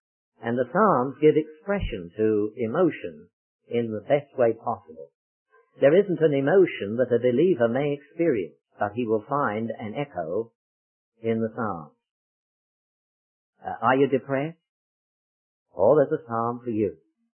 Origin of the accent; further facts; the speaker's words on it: England, United Kingdom; accent: English; now in Canada; we come from Canada, just about 200 miles north of Toronto. And you can tell by my accent, or some people call it an accident, that I really come from the old country, from England.